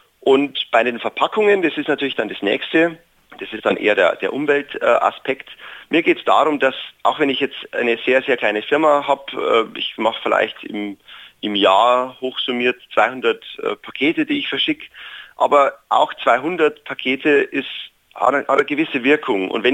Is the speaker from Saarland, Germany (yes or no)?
no; Bavaria, Germany; moved away as an adult; also born or lived in Vienna, Austria; now in Freiburg, Germany; Ich bin ursprünglich aus Bayern, das hört man vielleicht auch ein bisschen vom Dialekt. Ich habe dann in Wien studiert